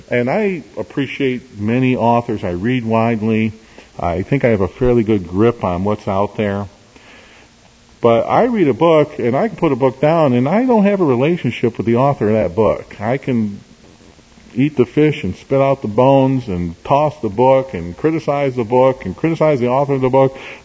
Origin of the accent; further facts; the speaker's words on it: Chicago, Illinois, United States; also born or lived in Hammond, Indiana; Now, as a younger man, I grew up near Hammond, Indiana. I grew up in Chicago on the south side with Saved Market Manor Baptist Church, the city church at 60th in California.